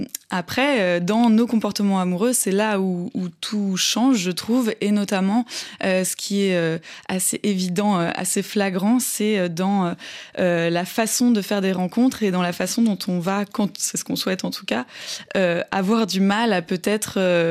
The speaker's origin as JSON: {"language": "French", "region": "Auvergne-Rhône-Alpes", "country": "France", "tie": "born or raised there", "said": "Moi, je viens pas de la ville, j'ai grandi en Haute-Savoie"}